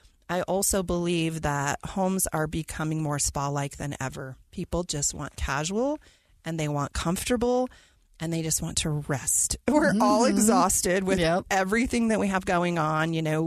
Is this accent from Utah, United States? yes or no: yes; Utah, United States; And, you know, if being born and raised in Utah, we all have a little sticker shock, and we think things are very expensive.